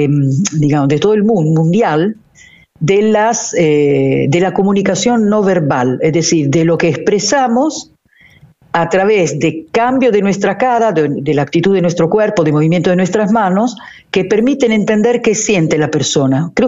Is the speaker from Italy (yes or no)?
yes; Italy; Spanish is a second language; yo que soy italiana claramente soy enfática